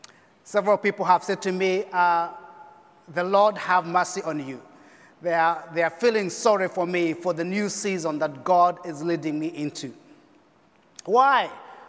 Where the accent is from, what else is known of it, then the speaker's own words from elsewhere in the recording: Kenya; I come from Kenya. We have 42 different tribes.